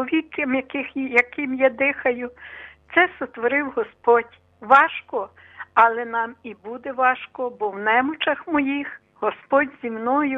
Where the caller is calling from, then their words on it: Lviv, Lviv Oblast, Ukraine; Я з Львова телефоную.